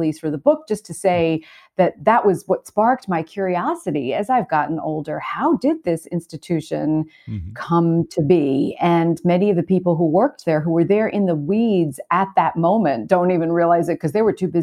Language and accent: English; Brooklyn, New York, United States; I grew up in Brooklyn, so I didn't even really know what it was.